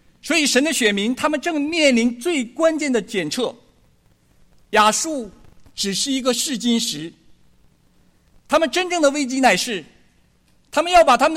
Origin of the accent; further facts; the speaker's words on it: Northeast China, China; 我是东北长大的哈，我们这里也有东北老乡哈